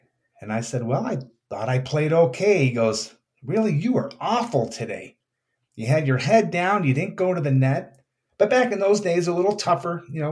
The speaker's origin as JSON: {"language": "English", "town": "Oak Park", "country": "United States", "tie": "born or raised there", "said": "we grew up in Oak Park, and, you know, I knew that you were never going to make it easy on me."}